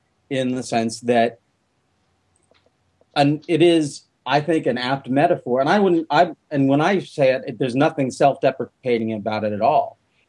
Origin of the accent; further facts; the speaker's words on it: Olympia, Washington, United States; I'm from Olympia, I'm the closest thing you got.